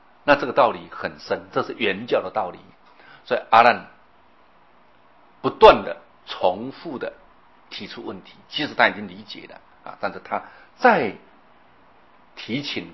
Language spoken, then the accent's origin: Chinese; China; 我们中国人说佛说法49年